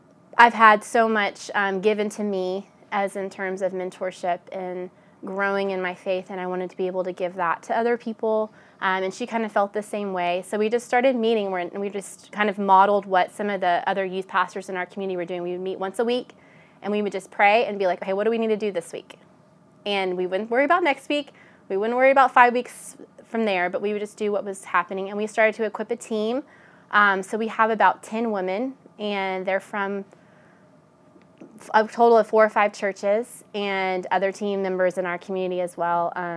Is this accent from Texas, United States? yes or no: yes; Dripping Springs, Texas, United States; I'm from Dripping Springs, and we're having an If local at our church, First Baptist Church, Dripping Springs